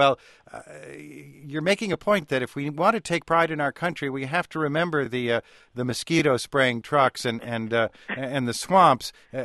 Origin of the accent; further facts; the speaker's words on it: New Jersey, United States; now in Washington, United States; in Washington. But I am from New Jersey, the most densely populated and most paved state in the nation